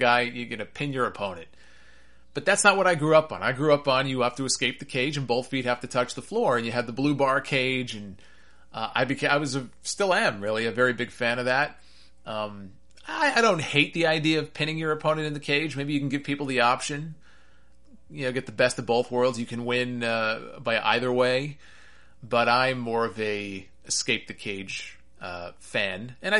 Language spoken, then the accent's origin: English; Northeast, United States; Yeah, I grew up in the Northeast.